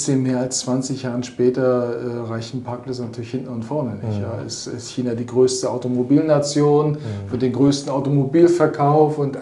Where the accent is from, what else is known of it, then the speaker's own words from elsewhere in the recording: Mecklenburg-Vorpommern, Germany; Also ich komme aus Vorpommern, ja, von der Ostseeküste.